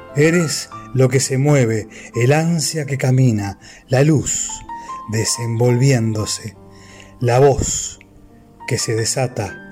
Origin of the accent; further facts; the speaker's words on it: Montevideo, Uruguay; Soy de Montevideo, Uruguay.